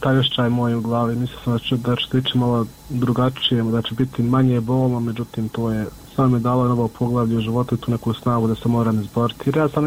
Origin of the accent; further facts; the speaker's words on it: Miljevina, Republika Srpska, Bosnia & Herzegovina; mi smo svi gore iz Miljevine